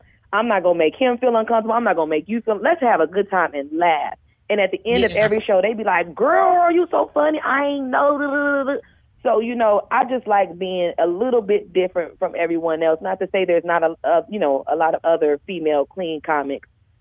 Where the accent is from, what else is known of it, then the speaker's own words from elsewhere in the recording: Decatur, Georgia, United States; also born or lived in California; I'm originally from Georgia. I'm a Grady baby. I'm from Decatur. So I went back to Georgia because, you know, I always claim Georgia.